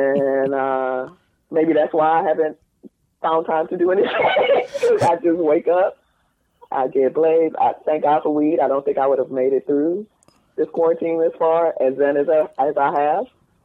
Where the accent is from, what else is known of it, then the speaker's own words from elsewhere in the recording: Ireland; I'm from Ireland.